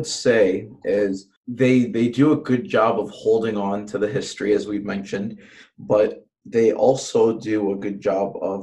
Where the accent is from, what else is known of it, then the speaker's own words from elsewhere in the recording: Chicago, Illinois, United States; I'm from Chicago, so I've lived there my whole life.